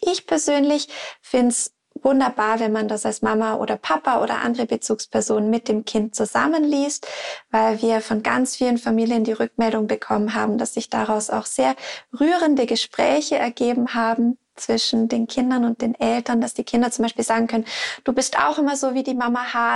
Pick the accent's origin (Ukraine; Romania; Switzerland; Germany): Switzerland; je nach Bundesland oder Kanton bei uns in der Schweiz